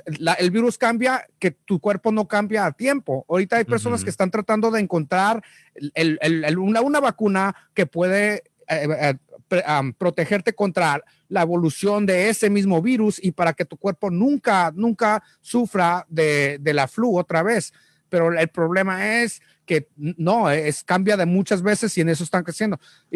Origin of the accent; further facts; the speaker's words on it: Mexico; Aparte de eso, soy mexicano y tomé agua de Tijuana.